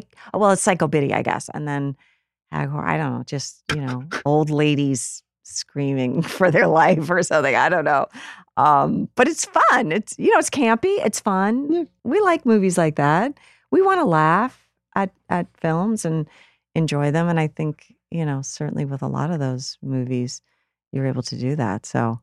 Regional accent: Rutland, Vermont, United States; And I lived the farthest away from the downtown area where I grew up in Rutland, Vermont.

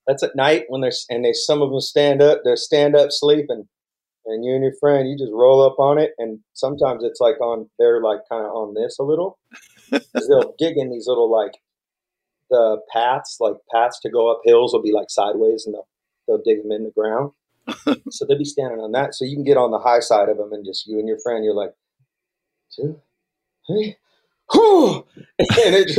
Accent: Vacaville, California, United States; And another thing I did just growing up in Vacaville that was kind of funny is I lived by this big old hill, and it had no trees on it or anything.

